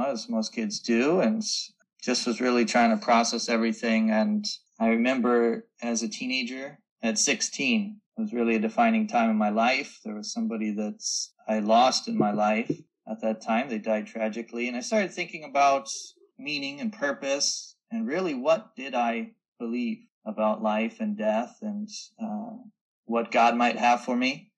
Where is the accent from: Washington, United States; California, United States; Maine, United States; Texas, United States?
Washington, United States; Well, for me, I'm from Washington State. I grew up knowing Jamie and his family